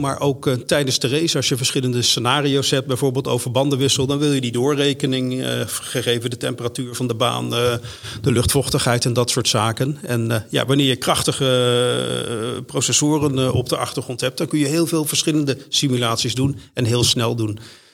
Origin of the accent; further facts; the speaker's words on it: Netherlands; Alhoewel we daar ook wel eens goed van geprofiteerd hebben als Nederlanders.